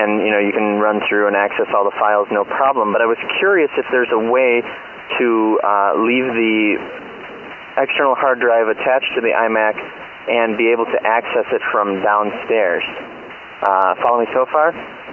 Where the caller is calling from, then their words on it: Decatur, Illinois, United States; Gentlemen … from Decatur, Illinois. Long-time listener, second-time caller.